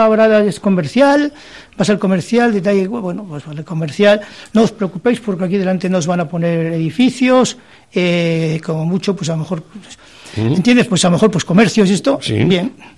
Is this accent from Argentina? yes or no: no; Pamplona, Navarre, Spain; moved away; yo vine aquí de Pamplona en el 2005